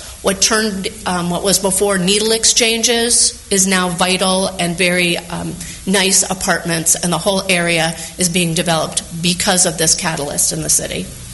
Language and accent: English; New York, United States; as I was growing up in New York, we didn't go to Chelsea.